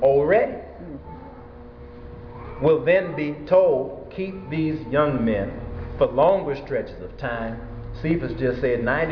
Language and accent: English; California, United States; So like you, I'm from Southern California.